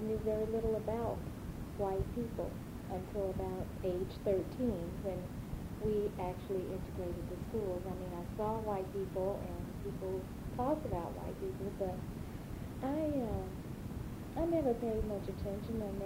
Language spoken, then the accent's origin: English; Chapel Hill, North Carolina, United States; my early years here in Chapel Hill were, I felt a sense of security. I grew up on Grand Street, both South Grand and North Grand.